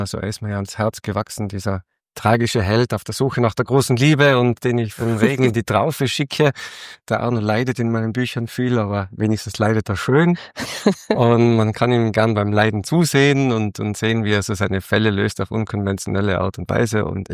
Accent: Austria; eigentlich bin ich doch Österreicher

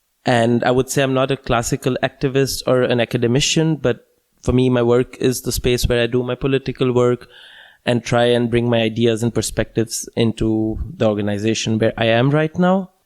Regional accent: India; English is a second language; moved away as an adult; now in Leipzig, Germany; I come from India and I've been living here in Leipzig for the last 5 years, almost 6 now.

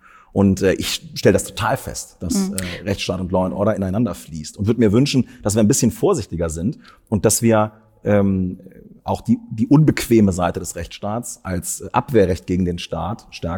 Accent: Lower Saxony, Germany; Ich komme ja aus Niedersachsen

